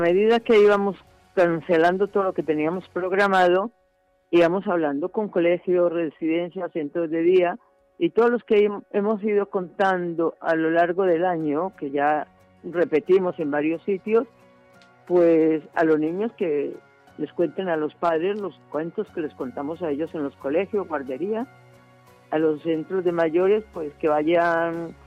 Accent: Colombia; born there; Yo nací en Colombia, padres catalanes

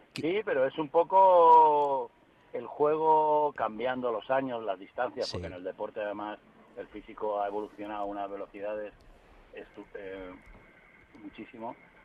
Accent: Canary Islands, Spain; now in Madrid, Spain; Sí, yo soy canario.

